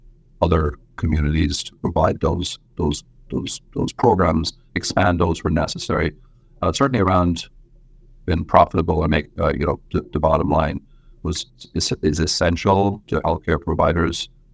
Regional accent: Brooklyn, New York, United States; accent: a little bit of a brogue, a little bit of Brooklyn; also born or lived in Ireland; I was born in Ireland, but I grew up in Brooklyn. If it sounds a little bit, if my accent is a little bit of a brogue, a little bit of Brooklyn, but I was born on a farm, a dairy farm

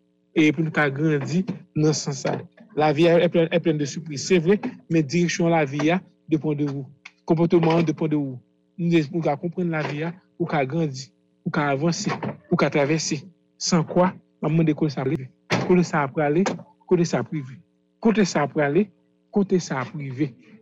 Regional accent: Haiti; nous venons de Haïti, nous venons de Haïti

